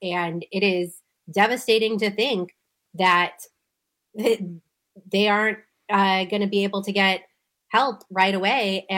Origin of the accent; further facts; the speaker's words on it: Florida, United States; also born or lived in Western North Carolina; Growing up in Florida and living most of my life there, I'm no stranger to the devastation of hurricanes.